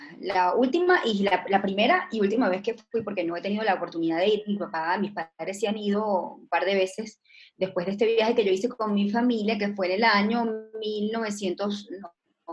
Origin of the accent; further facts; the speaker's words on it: Venezuela; born there; tanto mi papá, que es húngaro, y yo, que nací en Venezuela, pero tengo ciudadanía húngara y crecí en un ambiente muy húngaro